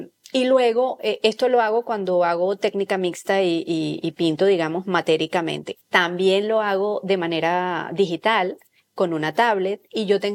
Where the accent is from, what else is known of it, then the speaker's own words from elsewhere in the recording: Venezuela; yo creo que porque soy venezolana, yo vengo del trópico, yo vengo del Caribe, totalmente.